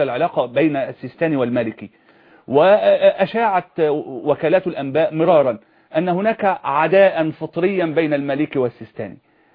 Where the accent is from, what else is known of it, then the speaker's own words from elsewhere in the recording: Egypt; عندنا في مصر ما شافوهم شو هم بيسرقوا، شافوهم هم بيتحاسبوا